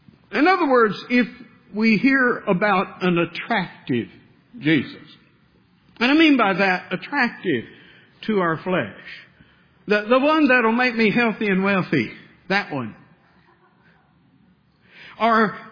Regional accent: Bible Belt, United States; I realize you and I, we grew up here in the Bible Belt and we've heard these things all our life

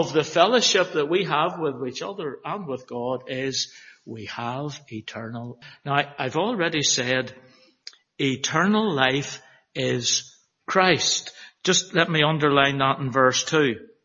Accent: Northern Ireland, United Kingdom; Is our fellowship because we're from Northern Ireland?

